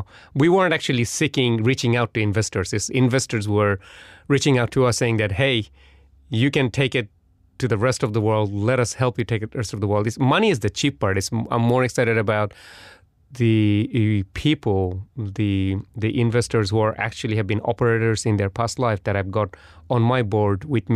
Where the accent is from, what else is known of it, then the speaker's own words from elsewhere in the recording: Australia; given that we're Australian.